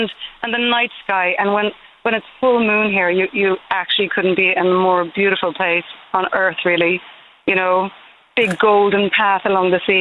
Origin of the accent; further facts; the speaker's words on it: Ireland; now in Dingle, Ireland; So I was away from Ireland for years and came back and ended up, long story, living in Dingle.